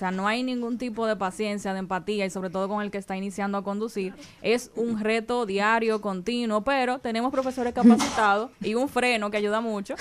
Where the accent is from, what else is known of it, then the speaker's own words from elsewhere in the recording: Santiago, Dominican Republic; soy de Santiago.